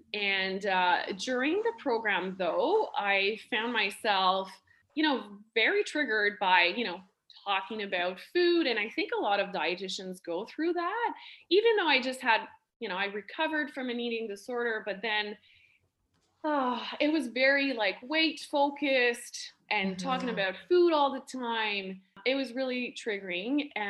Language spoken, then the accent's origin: English; Hearst, Ontario, Canada; I grew up in Hearst. It's a small town in Northern Ontario, and it's called a moose capital.